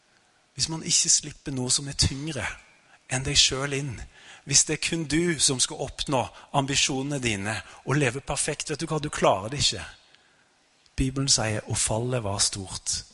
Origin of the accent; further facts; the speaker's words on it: Stavanger, Rogaland, Norway; ut forbi Stavanger, der jeg kommer fra.